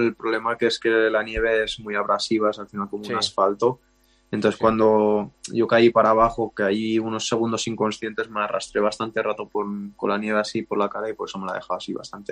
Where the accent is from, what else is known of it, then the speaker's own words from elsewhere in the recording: Aran Valley, Catalonia, Spain; que es la que mejor nos va aquí al Valle de Arán, que es de donde soy y es donde más nieve entra